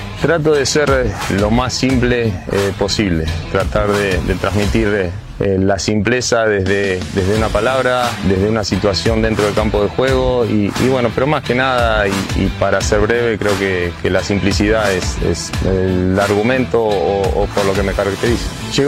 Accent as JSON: {"language": "Spanish", "town": "Pergamino", "region": "Buenos Aires Province", "country": "Argentina", "said": "Vengo de Pergamino, me radiqué definitivamente acá, formé una familia acá"}